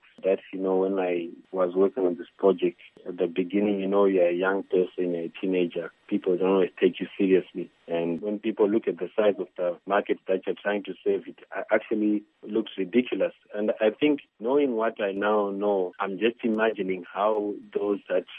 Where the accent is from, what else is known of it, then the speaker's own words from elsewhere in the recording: Zimbabwe; I grew up in Zimbabwe. My primary school was at Lewiston Primary School, secondary school was at Prince Edward.